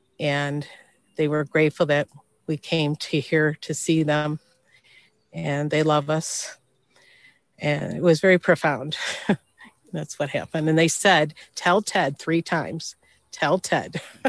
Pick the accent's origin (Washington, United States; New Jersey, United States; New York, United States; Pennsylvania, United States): New York, United States; Buffalo; New York, Buffalo.